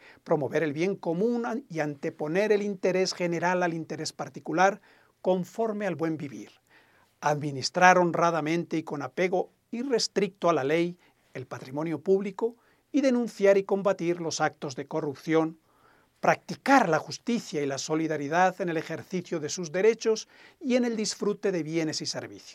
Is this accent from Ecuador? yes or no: yes; Ecuador; En nuestro caso, como ecuatorianos y ecuatorianas, los derechos y deberes están consagrados en la Constitución de la República del Ecuador del año 2008.